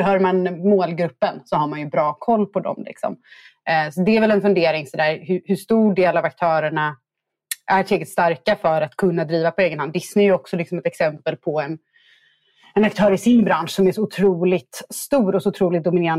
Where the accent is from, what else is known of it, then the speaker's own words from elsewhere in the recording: Gothenburg, Västra Götaland County, Sweden; med risk för att vara lite partisk som göteborgare